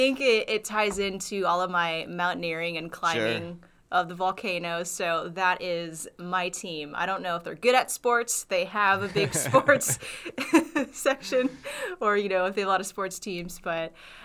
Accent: Seattle, Washington, United States; Seahawks fan, though. I'm from Seattle.

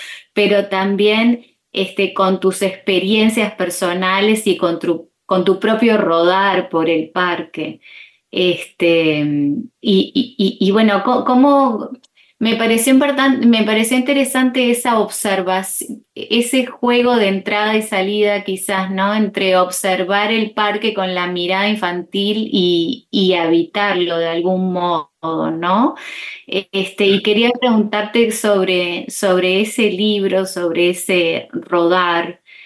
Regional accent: Uruguay; primero quiero comentarle a la audiencia que soy uruguaya como vos

